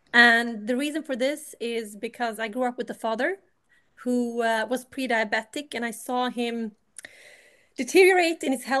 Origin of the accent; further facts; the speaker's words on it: Bosnia & Herzegovina; now in Sweden; I'm originally from Bosnia-Herzegovina.